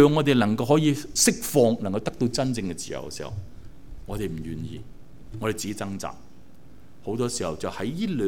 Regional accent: China; 即係如果我哋中國人嚟講，就係花甲蟲。

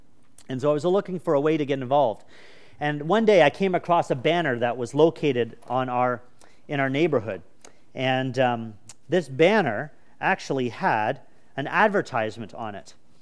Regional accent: Markham, Ontario, Canada; I grew up in Markham, okay, and it's the suburbs, and I don't know anything about any of this kind of stuff.

